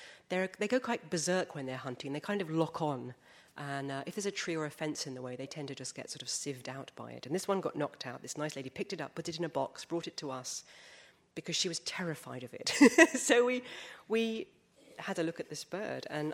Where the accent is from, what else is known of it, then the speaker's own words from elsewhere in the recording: England, United Kingdom; I'm so English.